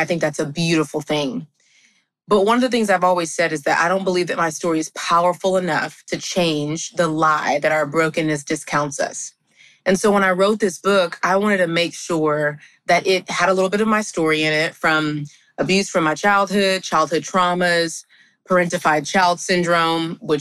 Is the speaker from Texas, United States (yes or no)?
yes; Texas, United States; One of the greatest things about me is that I'm from Texas, best state in the world.